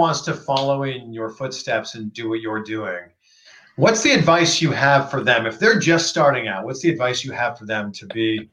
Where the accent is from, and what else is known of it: Toronto, Ontario, Canada